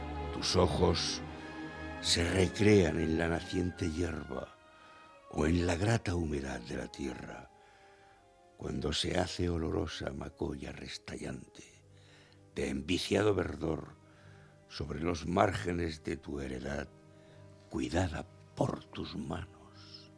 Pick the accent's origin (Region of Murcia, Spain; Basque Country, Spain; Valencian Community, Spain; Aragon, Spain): Region of Murcia, Spain; Cehegín; Argos, además, tiene para mí una connotación especial en tanto que el río que pasa por mi pueblo. Yo, de broma, mi pueblo, Cejín, lo llamo en Mesopotamia porque está entre dos ríos, el Argos y el Kipar.